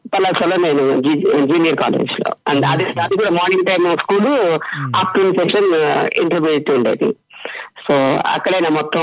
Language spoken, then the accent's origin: Telugu; Visakhapatnam, Andhra Pradesh, India; also born or lived in Narsapet; నేను అమ్మ వాళ్ళు వాళ్ళ నేటివ్ ప్లేస్ నర్సాపేటలో పుట్టానండి. అయితే నా బ్రాతప్ అంతా వైజాగ్, వైజాగ్. ఇంకా నాన్నగారు వృత్తిరీత్యా అటు శ్రీకాకుళం డిస్ట్రిక్ట్ పలాస, అటు పక్క నా విద్యాభ్యాసం అనండి, ఇవన్నీ అటు అక్కడ జరిగాయి.